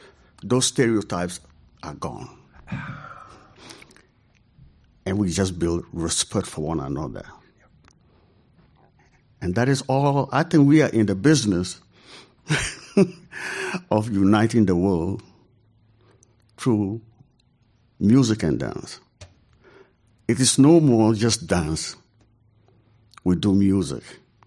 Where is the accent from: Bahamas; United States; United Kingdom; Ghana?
Ghana; Now, I came from Ghana, and I teach and share the cultural traditions that I grew up in.